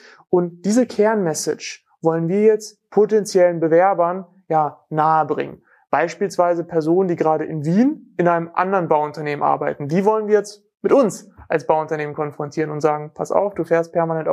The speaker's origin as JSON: {"language": "German", "town": "Braunschweig", "region": "Lower Saxony", "country": "Germany", "said": "Ich komme aus Braunschweig, das bedeutet aus Deutschland, liegt bei Hannover, ist von Hamburg beispielsweise um die 2 Stunden entfernt."}